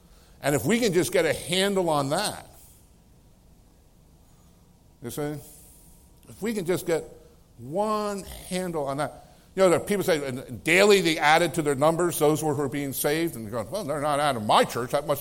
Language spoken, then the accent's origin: English; United States; I love America. I'm glad I'm American. By grace of God, I'm an American.